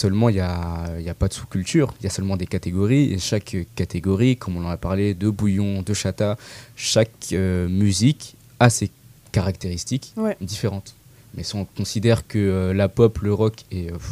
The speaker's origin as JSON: {"language": "French", "country": "Madagascar", "said": "moi, je suis malgache, j'écoute du Tsapik."}